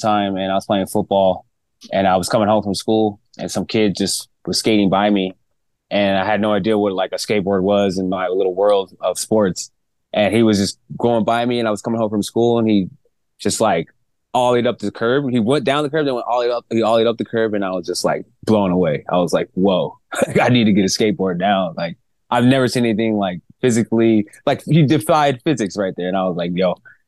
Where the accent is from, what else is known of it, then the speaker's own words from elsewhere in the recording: Long Beach, California, United States; also born or lived in Cypress; So I'm from Long Beach. Dude. Then I moved to Cyprus. So okay. I'm from two worlds.